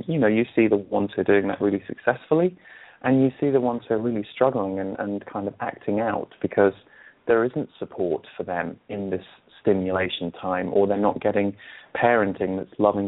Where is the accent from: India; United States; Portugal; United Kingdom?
United Kingdom; England; I'm 38 years old, and when I was a child growing up in England